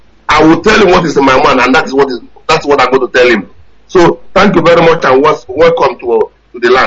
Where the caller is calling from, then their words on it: Malaga, Andalusia, Spain; I'm calling from Malaga, the National Coordinator of Spain.